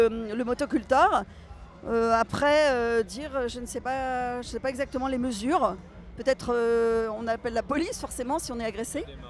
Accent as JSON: {"language": "French", "town": "Vannes", "region": "Brittany", "country": "France", "said": "de Vannes, près de Vannes."}